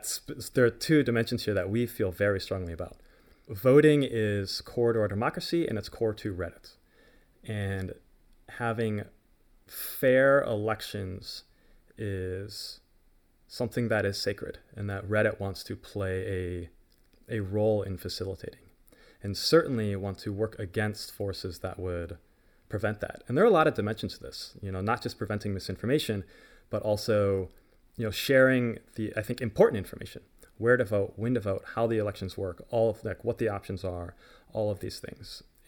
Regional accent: United States; And it is terrifying to me as an American that I think I can credibly make that accusation of our own government

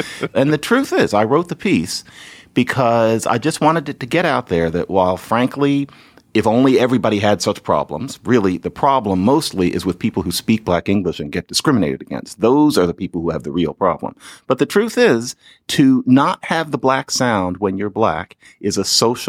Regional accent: Philadelphia, Pennsylvania, United States; but that is the only thing that tips anybody off that I'm from Philadelphia.

